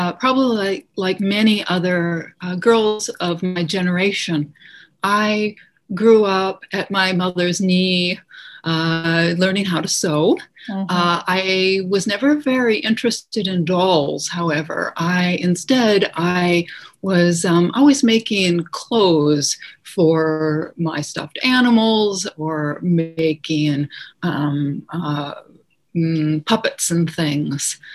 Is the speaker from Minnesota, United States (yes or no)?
yes; Minneapolis, Minnesota, United States; Sure. I grew up in Minneapolis.